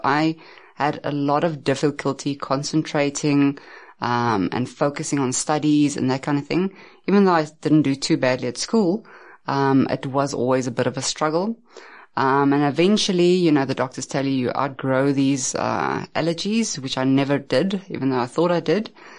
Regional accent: Pretoria, Gauteng, South Africa; born or raised there

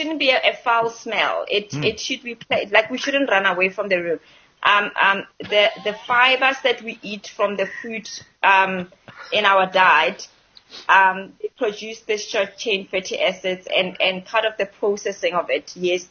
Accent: Rustenburg, North West, South Africa; Sorghum actually in South Africa is much more better, because it's like I grew up in Rustenburg.

